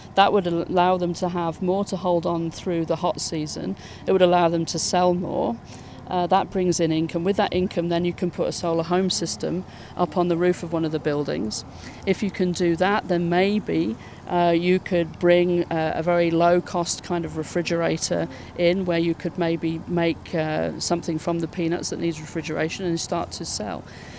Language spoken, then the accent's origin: English; United Kingdom; I mean, I'm British, but most of the women on the delegation are African women.